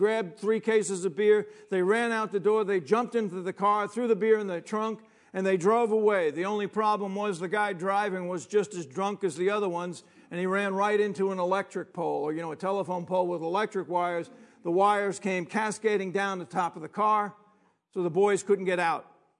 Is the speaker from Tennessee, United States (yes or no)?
no; Long Island, New York, United States; that my father and my mother were from Brooklyn. I was brought up in Long Island.